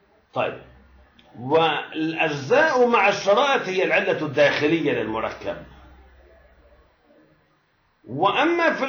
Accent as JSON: {"language": "Arabic", "town": "Beirut", "region": "Beirut Governorate", "country": "Lebanon", "said": "لأنه أنا بيروتي بالنهاية ساحلي، يعني كل عمرنا على البحر"}